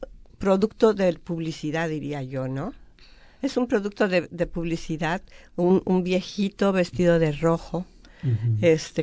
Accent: Mexico; como mexicana puedo decir que la tradición más grande en México por muchos, muchos, muchos años fue el Día de Reyes

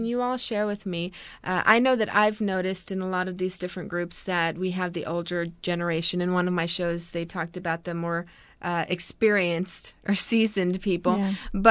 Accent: Corpus Christi, Texas, United States; born there; Well, I'm glad that you mentioned that because I was born in Corpus Christi. I attended Miller High School. I left to San Antonio for a few years

